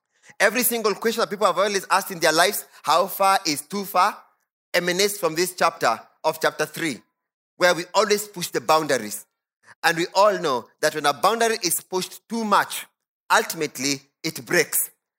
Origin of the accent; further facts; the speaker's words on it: Kenya; And we all here are, hopefully, yes, quite a number, are Kenyans.